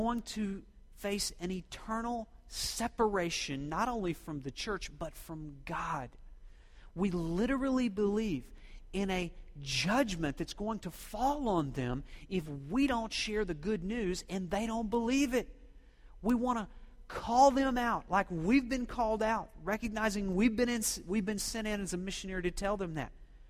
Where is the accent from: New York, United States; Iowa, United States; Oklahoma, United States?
Oklahoma, United States; we grew up in Oklahoma. We're hicks. Rednecks. We have about a 10-mile geographical radius, and we relate to those people.